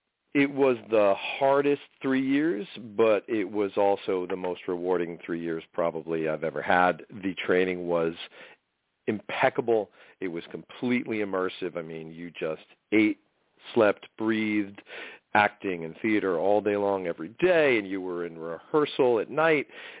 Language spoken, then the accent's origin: English; East Coast, United States; guys growing up on the East Coast that are interested in a certain kind of music and a certain kind of art and stuff like that, we kind of, I think, lionize the West Coast